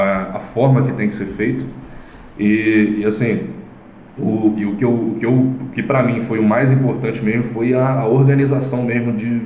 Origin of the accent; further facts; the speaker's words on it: Rio de Janeiro, Brazil; sou aqui do Rio, sou de Campo Grande, aqui da Zona Oeste.